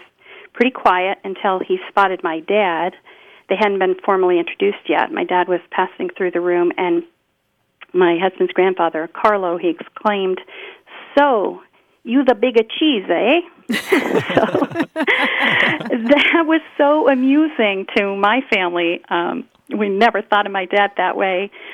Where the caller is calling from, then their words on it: Wilder, Vermont, United States; I'm calling from Wilder, Vermont.